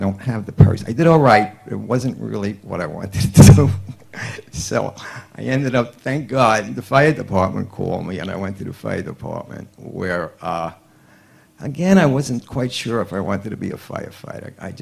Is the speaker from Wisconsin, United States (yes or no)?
no; Queens, New York, United States; I grew up in Queens in a modest little house.